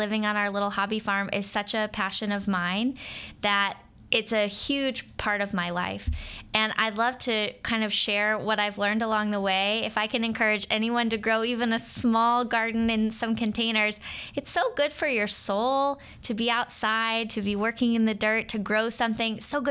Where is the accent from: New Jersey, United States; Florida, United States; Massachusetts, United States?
Florida, United States; I grew up in Florida.